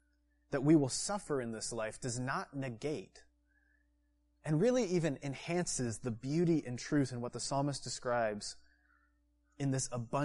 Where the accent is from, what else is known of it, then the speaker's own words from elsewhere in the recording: Georgia, United States; I almost feel like those TV preachers that I saw on hotel TVs growing up in Georgia.